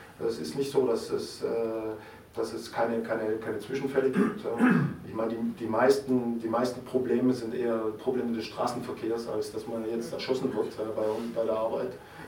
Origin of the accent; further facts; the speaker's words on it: Germany; aber ich bin Deutscher, das hört man ja, bin so in diesem Nachkriegsdeutschland aufgewachsen